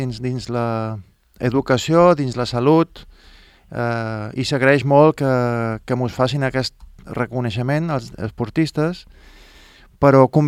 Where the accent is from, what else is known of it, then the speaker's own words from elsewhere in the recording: Es Pujols, Balearic Islands, Spain; jo de petit, que vivíem a Espujols, pues, amb 9 anys me'n vaig anar a Eivissa